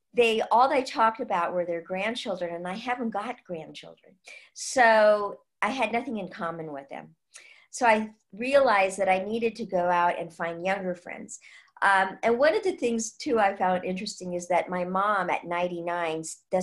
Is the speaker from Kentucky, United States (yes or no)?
no; San Francisco, California, United States; I was brought up in San Francisco in the 1950s. I wore white gloves when I went out to lunch with my mom in, you know, in the city.